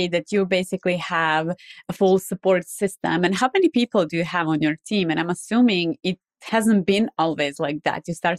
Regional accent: Serbia; English is a second language; now in United States; English is my second language. I'm originally from Serbia. I live here in the States.

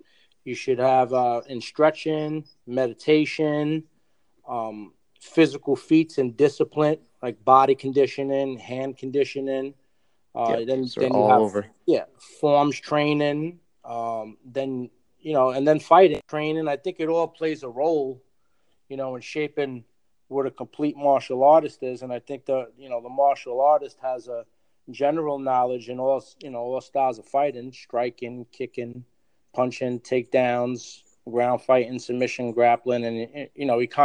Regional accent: Yonkers, New York, United States; also born or lived in Bronx, New York; I was born in the Bronx, New York, and I was raised in Yonkers, New York.

